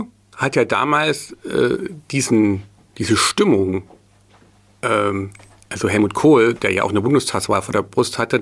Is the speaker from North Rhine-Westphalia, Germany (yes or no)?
no; Jena, Thuringia, Germany; Also ich bin ursprünglich aus Jena